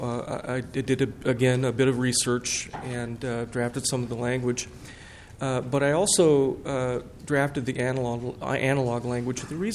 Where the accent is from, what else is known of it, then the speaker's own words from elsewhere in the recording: Blaine, Minnesota, United States; the tragedy, really, that happened up in Blaine, which, as it happens, is my hometown where I graduated from high school.